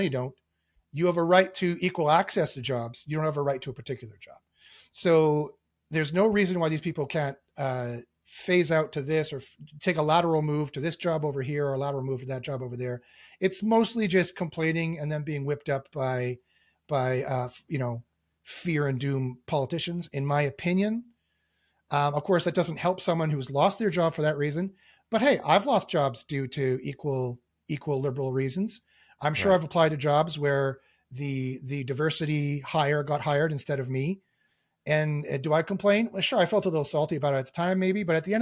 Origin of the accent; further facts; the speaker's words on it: Canada; I am Canadian